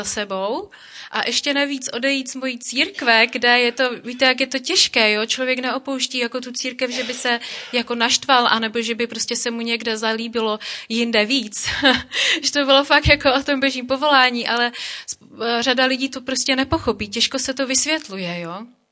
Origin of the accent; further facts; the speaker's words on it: Opava, Moravian-Silesian Region, Czechia; now in Karlovy Vary, Czechia; já pocházím fakt jako z Opavy napříč republikou